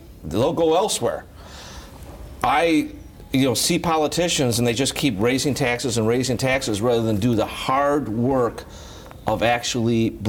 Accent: Chicago, Illinois, United States; I'm from Chicago. He's from New York.

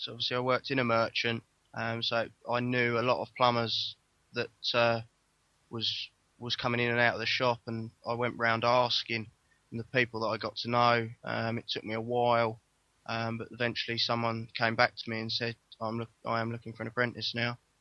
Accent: Ashford, South East England, United Kingdom; I'm from Ashford, Kent

